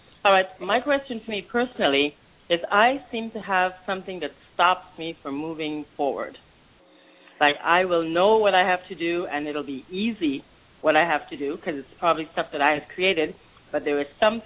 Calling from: Montreal, Quebec, Canada; Yes, my name is …. I'm calling from Montreal, Canada.

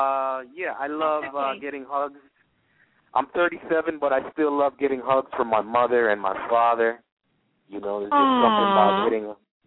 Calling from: Ocala, Florida, United States; I'm calling from Ocala, Florida. That's between Tampa and Orlando.

